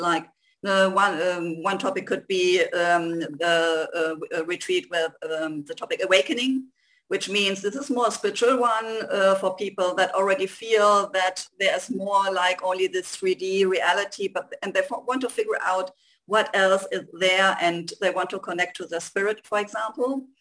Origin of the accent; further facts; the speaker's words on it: Germany; English is a second language; moved away as an adult; now in Madeira, Portugal; perhaps you can hear it from my accent, and also that I sometimes have to find words. So I'm definitely not native English. I come from Germany, and I decided 4 years ago that I want to leave Germany and my life that I had there to come to Madeira.